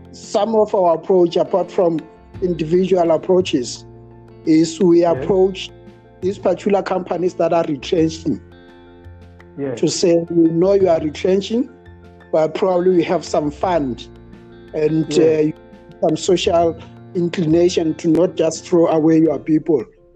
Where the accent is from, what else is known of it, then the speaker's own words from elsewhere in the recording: Lephalale, Limpopo, South Africa; Well, I migrate between Gauteng and Lephalale. Lephalale is my hometown.